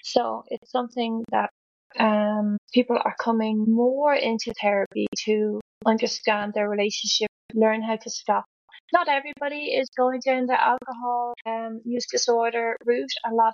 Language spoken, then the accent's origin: English; Ireland; I grew up in Ireland.